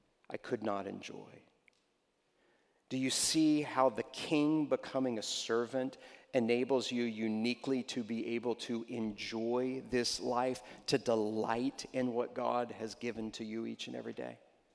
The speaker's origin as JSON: {"language": "English", "region": "Texas", "country": "United States", "tie": "born or raised there", "said": "I grew up in Texas, and our family used to go to a retreat center that was out in the hill country of West Texas"}